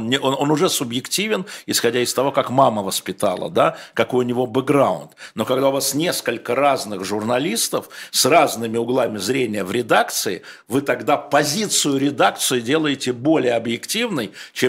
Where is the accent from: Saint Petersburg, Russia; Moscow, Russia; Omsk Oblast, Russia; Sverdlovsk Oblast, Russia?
Moscow, Russia; Ну, вы же из Краматорска, а я из Москвы. Я не готов.